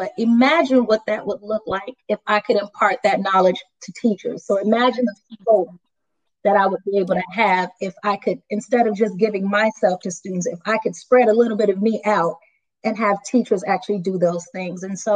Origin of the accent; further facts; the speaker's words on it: Chicago, Illinois, United States; moved away as an adult; now in Raleigh, United States; but I'm from Chicago. I've always taught in Chicago. I just moved to Raleigh, North Carolina, 4 years ago in March.